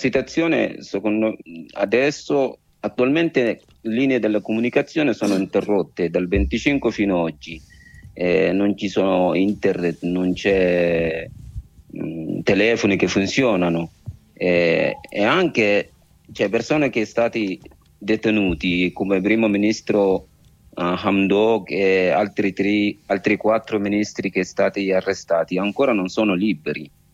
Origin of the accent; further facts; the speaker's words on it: Darfur, Sudan; Italian is a second language; now in Italy; io vengo dalla zona del Darfur dove è stato genocidio